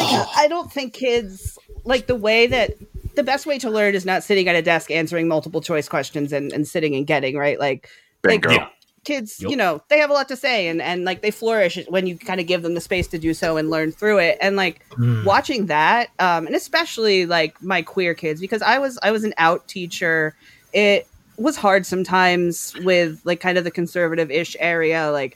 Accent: East Coast, United States; now in Boston, United States; I'm from East Coast. You know, I live in Boston. I lived in Florida, New York.

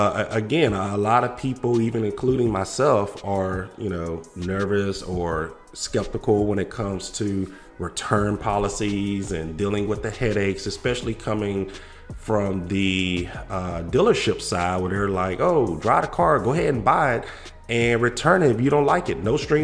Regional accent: Louisiana, United States; now in Arizona, United States; you know that I am from Louisiana and I recently moved to Arizona

